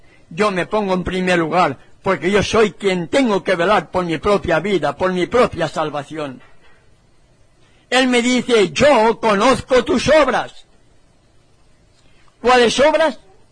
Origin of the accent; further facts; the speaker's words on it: Valencia, Valencian Community, Spain; En Valencia, en la tierra donde yo nací y me crié